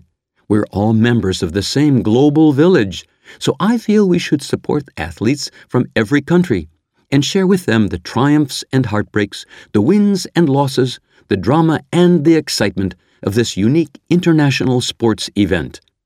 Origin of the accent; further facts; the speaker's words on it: Canada; I'm Canadian, so of course I'm eager to see Canada do its best.